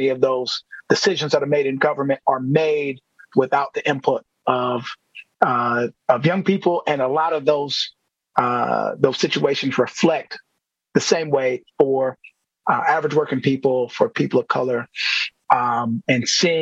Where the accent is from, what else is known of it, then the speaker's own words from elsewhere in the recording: Milwaukee, Wisconsin, United States; I grew up in the Sherman Park neighborhood.